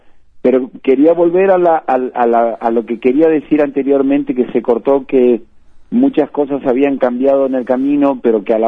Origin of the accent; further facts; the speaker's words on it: Apóstoles, Misiones, Argentina; now in Buenos Aires, Argentina; Vivo hace más de 30 años en la ciudad de Buenos Aires porque yo salí de Apóstoles Misiones a fines de los, durante el año 88 y durante el 89 es como que me quedé aquí